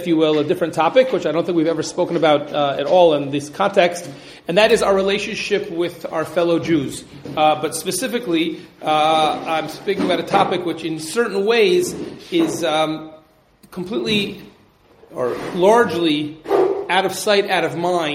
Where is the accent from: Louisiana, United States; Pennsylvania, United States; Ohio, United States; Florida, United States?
Ohio, United States; Cincinnati; I grew up in Cincinnati, Ohio, where, you know, my elementary school class, we graduated with 7 kids.